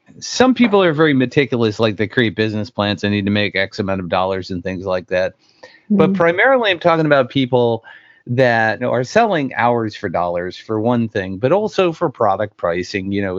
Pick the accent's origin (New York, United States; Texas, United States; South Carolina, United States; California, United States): New York, United States; I was born and raised in New York, and I was raised so New York Catholic that my mother was a travel agent for guilt trips